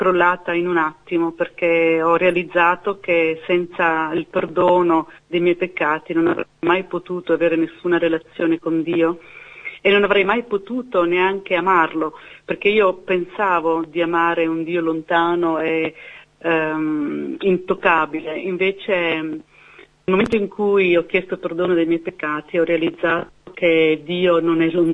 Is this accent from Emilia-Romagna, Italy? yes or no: no; Bari, Apulia, Italy; born there; now in Verona, Italy; io sono nata a Bari, in Puglia.